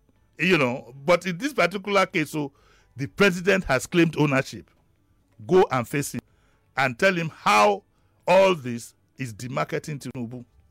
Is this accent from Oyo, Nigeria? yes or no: no; Lagos, Nigeria; because I'm from Isaleko